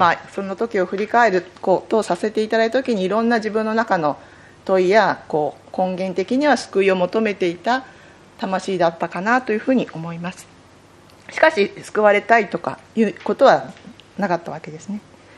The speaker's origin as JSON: {"language": "Japanese", "region": "Saitama", "country": "Japan", "tie": "born or raised there", "said": "海なし県の埼玉で育って"}